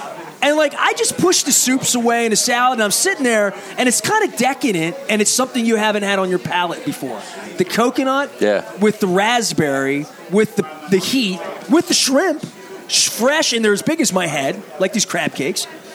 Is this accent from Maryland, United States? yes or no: yes; Dundalk, Maryland, United States; Even like, I'm a Dundalk guy, but I'm a Highland Town. I grew up in Highland Town on Saturday mornings because where the bus went.